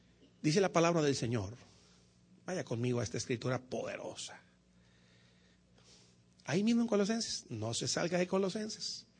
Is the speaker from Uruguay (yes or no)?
no; Mexico; Por ejemplo, yo soy de México. En México hay una cultura de alcoholismo fuerte.